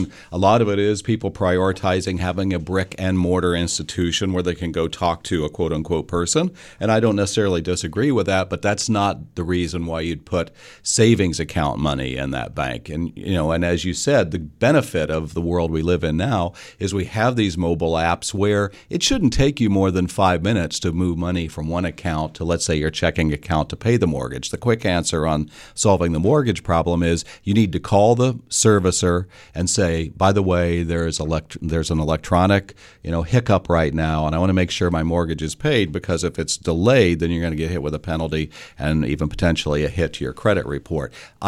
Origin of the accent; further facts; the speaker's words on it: Kansas, United States; My friends in my hometown of Kansas produced a coffee brand in my name.